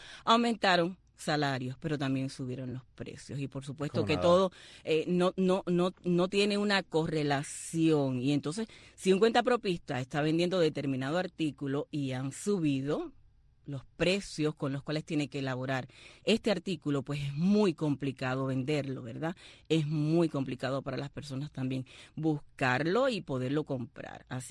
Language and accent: Spanish; Cuba; Nosotros somos cubanos también